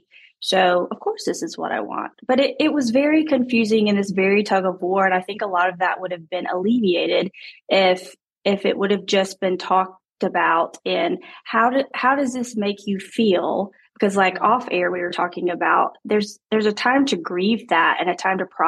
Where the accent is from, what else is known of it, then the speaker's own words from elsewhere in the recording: Hawaii, United States; born there; it does play a role that I was born in Hawaii.